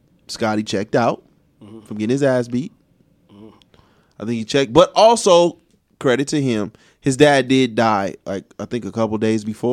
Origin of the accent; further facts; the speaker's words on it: Chicago, Illinois, United States; I'm from the south side of Chicago.